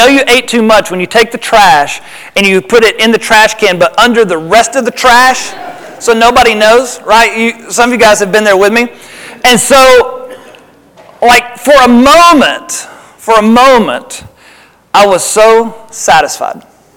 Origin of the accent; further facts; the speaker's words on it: Tennessee, United States; Right, I grew up in Tennessee. We're pretty simple down there.